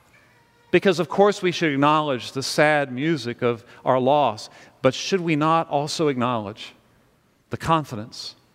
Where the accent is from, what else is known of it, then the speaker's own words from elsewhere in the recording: Virginia, United States; I grew up in the Shenandoah Valley. I'm a Christian.